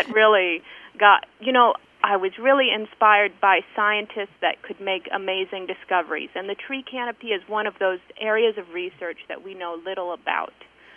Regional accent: Atlantic, Iowa, United States; Well, so I grew up in Atlantic, and I went to AHS and graduated there

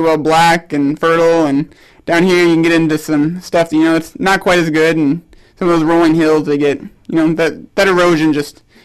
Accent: Paulina, Iowa, United States; I guess I grew up on a farm in northwest Iowa, up by Paulina, Iowa.

